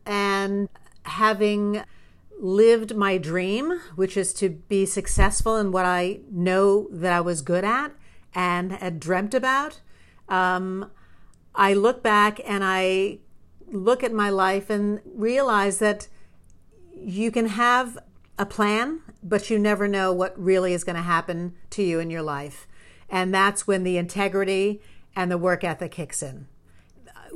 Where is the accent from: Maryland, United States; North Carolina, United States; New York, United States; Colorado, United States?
New York, United States; At 20 years old, I grew up in New York.